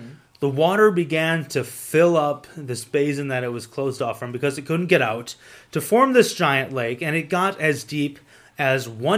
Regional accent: Waupun, Wisconsin, United States; So that's just south of my hometown of Waupun, southwest a little bit.

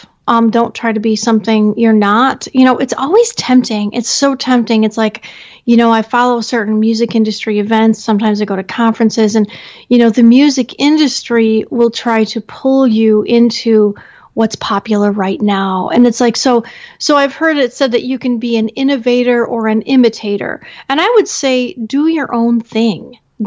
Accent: Detroit, Michigan, United States; because, you know what, I grew up outside of Detroit.

